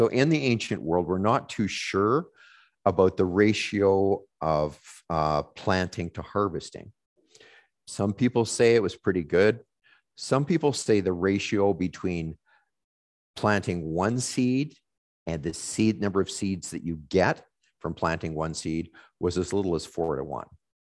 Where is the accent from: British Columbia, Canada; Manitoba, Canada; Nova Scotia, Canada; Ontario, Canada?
Manitoba, Canada; We're both from Manitoba. I don't know, that should count for something, but we're quite different in a way. He's from that town in Manitoba and I'm from this town in Manitoba, you know?